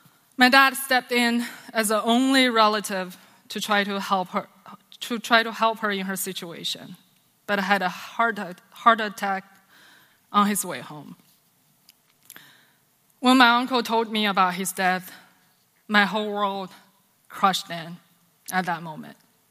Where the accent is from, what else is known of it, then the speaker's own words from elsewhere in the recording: China; I grew up an atheist in China. My parents were teachers who valued academics highly.